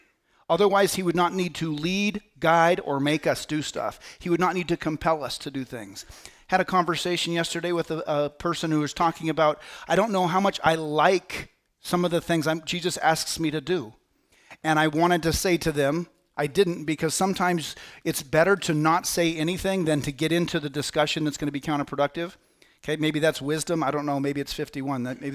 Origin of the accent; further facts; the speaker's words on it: United States; As American people, we love our freedom so much